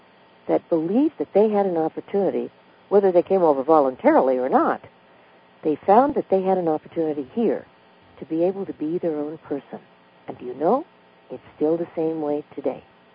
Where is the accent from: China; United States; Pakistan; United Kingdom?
Pakistan; born there; I don't know, because I was born in Pakistan.